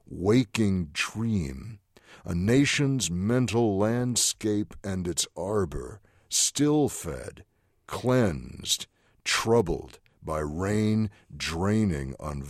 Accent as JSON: {"language": "English", "region": "Illinois", "country": "United States", "said": "spoke with them a great deal about all of this, but largely because I was from Illinois."}